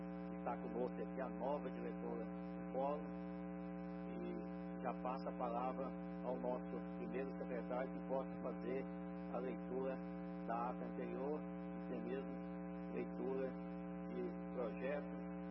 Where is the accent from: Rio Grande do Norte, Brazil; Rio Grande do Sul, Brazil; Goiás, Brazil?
Goiás, Brazil; Anápolis; nacionalidade brasileira, sou natural de Anápolis, tenho 48 anos